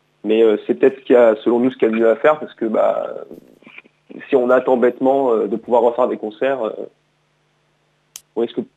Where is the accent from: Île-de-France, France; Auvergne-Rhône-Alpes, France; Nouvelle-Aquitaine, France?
Île-de-France, France; Région parisienne.